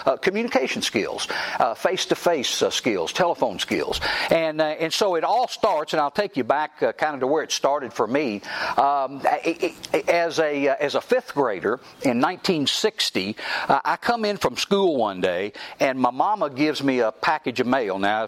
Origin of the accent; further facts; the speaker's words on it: Georgia, United States; I talk fast, and I'm from Georgia, but I talk fast, and I got a lot of South in my mouth.